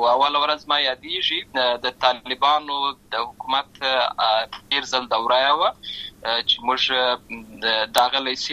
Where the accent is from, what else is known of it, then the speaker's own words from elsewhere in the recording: Uruzgan, Afghanistan; also born or lived in Lashkar Gah; زه په اصل کې د ورزګان ولایت یم، اما زه په هلمند ولایت لشکرګاه کې پیدا شوی یم،